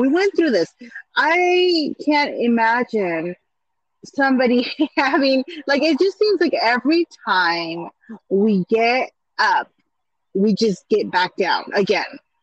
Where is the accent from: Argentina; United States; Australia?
United States; California; I like to say that I'm a Californian, because I feel like California pretty much consists of a lot of us like that.